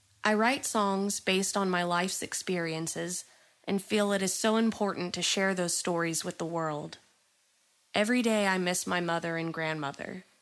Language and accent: English; Lyndale, Texas, United States; I am an indie country folk singer. I grew up in Lyndale, Texas, and started writing songs when I was 8 years old.